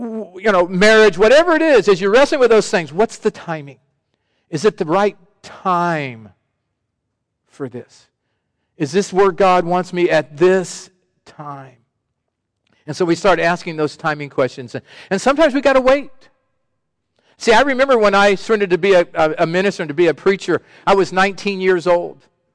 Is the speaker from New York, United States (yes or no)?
no; Sacramento, California, United States; I grew up in Sacramento.